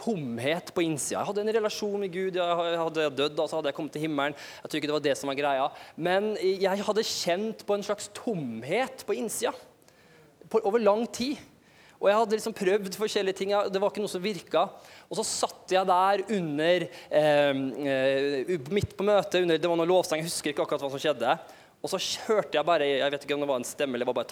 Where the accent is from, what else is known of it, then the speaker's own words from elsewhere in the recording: Kristiansund, Møre og Romsdal, Norway; also born or lived in Sweden; jeg ble født i Sverige faktisk, vokste opp i Kristiansund